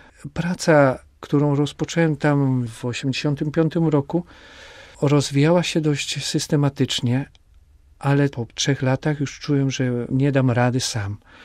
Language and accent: Polish; Bąszynki, Lubusz Voivodeship, Poland; Ja pochodzę z parafii z Bąszynek. To jest diecezja zielonogórsko-gorzowska.